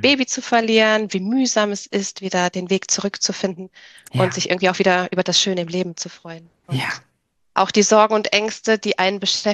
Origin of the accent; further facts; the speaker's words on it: Rhineland, Germany; Also ich bin aus dem Rheinland, da ist man ja recht oder häufig sagt man zumindest recht offen und redselig und kommunikativ.